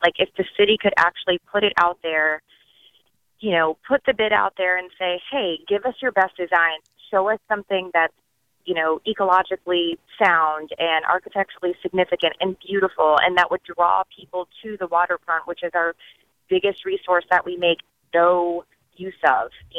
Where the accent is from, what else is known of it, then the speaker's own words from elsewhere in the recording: Jacksonville, Florida, United States; I'm born and raised in Jacksonville. I haven't spent time at the Landing since I was maybe 14, and I'm almost 40.